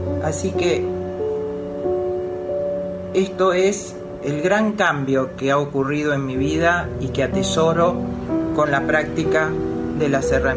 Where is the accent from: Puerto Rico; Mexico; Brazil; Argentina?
Argentina; Vicente López, Buenos Aires Province; soy de Vicente López